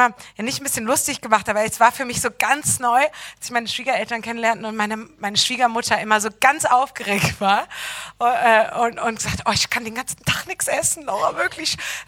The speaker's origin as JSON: {"language": "German", "region": "Bremen", "country": "Germany", "tie": "born or raised there", "said": "Dann sind wir bei meiner Mama in Bremen aufgewachsen."}